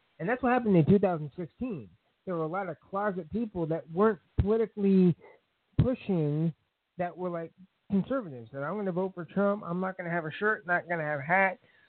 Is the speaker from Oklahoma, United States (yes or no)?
no; Florida, United States; I'm from Florida, Rick Scott, baby.